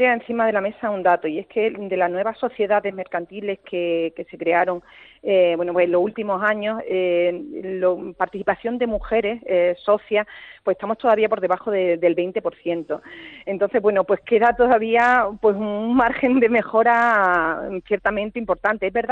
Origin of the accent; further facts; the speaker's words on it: Jaén, Andalusia, Spain; somos muchas las que somos de Jaén y que participamos en este Congreso